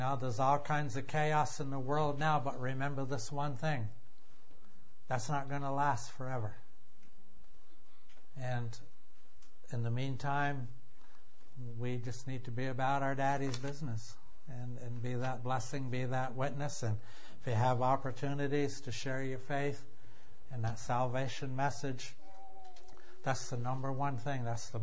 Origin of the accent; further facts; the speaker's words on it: Vermont, United States; I'm from Vermont. I can handle it." You people in New Hampshire, maybe, I don't know, maybe you learned a different way, but that's how we think.